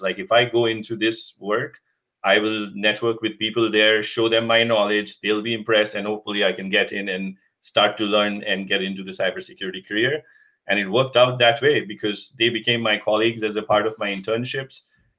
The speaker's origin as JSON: {"language": "English", "country": "India", "tie": "born or raised there", "said": "I was born and brought up in India and, you know, a typical what we call a middle income family."}